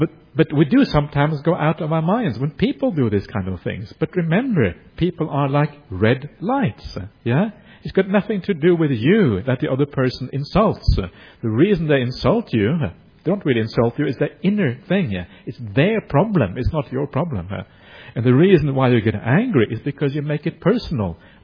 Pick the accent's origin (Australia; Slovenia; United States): Australia; I'm Australian